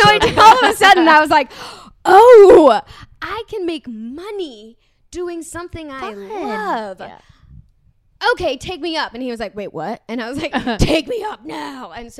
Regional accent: New York, United States; I grew up in New York, right outside the building

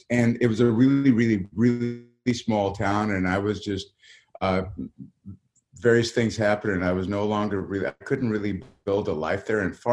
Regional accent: Montana, United States; But growing up in Montana at that time, you weren't exposed to the world the way you are exposed to the world now.

